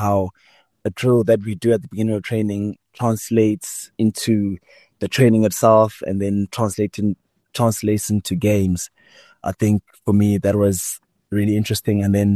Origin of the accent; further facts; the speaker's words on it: Sisulu, South Africa; I'm so grateful that I get to represent my town, my hometown. And I really hope that there can be many more Sharks players and even Springboks coming out of Sisulu